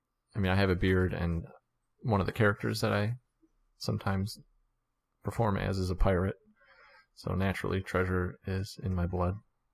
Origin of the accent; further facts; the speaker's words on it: Illinois, United States; I'm from Illinois. We didn't get that much for our cans.